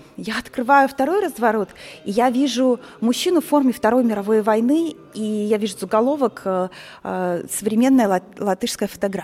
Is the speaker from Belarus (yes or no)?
yes; Belarus; так как я сама из Беларуси и выросла там